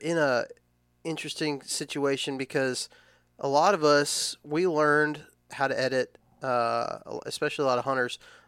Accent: Texas, United States; I'm from Texas, but I still say acorns

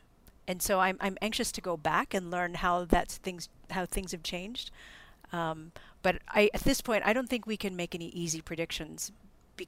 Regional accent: Philippines; I grew up in the Philippines, and I see Singapore as being kind of like Manila, but cleaner and a little bit more organized.

